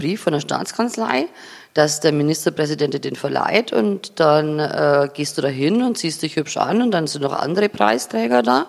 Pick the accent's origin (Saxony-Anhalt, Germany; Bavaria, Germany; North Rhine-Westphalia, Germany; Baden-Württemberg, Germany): Bavaria, Germany; Sulzbach; ich komme aus der Oberpfalz, aus einem Dorf, das heißt Sulzburg. Ganz ehrlich, das ist auch nicht das Zentrum.